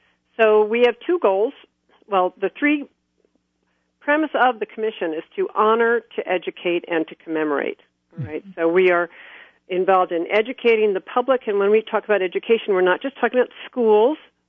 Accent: New York, United States; I know because I'm from New York. I'm very familiar with what's going on in New York State.

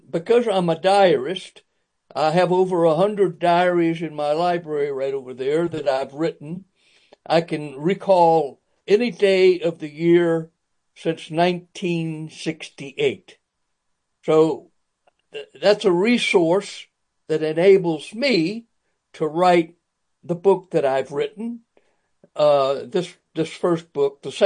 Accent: Savannah, Georgia, United States; My mother handed me from pillar to post to family members all over the Savannah, South Georgia area.

